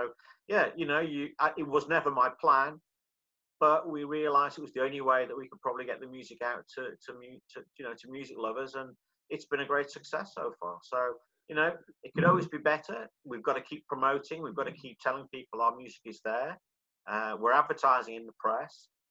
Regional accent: North West England, United Kingdom; it was actually nice to show my hometown, you know, because that waterfront there is iconic, isn't it? The Three Graces and what have you.

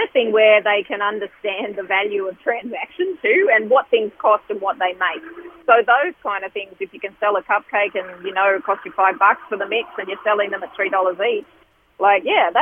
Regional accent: Gunnedah, New South Wales, Australia; No one knew that where I grew up in Gunnedah.

